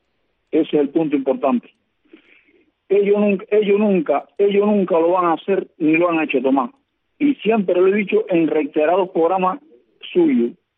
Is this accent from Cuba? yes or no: yes; Cuba; nosotros los cubanos. Los cubanos que vivimos aquí en Cuba, que somos los cubanos de aquí.